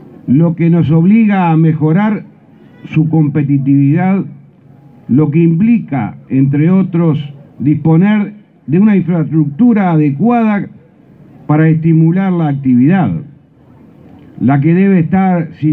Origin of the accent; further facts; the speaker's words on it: Uruguay; Cosas que nos tienen que sentir de orgullo como uruguayos